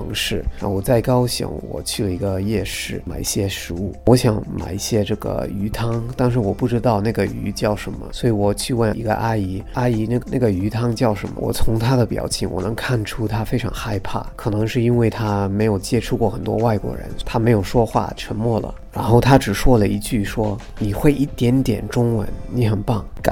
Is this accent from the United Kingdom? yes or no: yes; Manchester, North West England, United Kingdom; Chinese is a second language; 我觉得在英国好像没有很多台湾餐厅，我的家乡就是曼彻斯特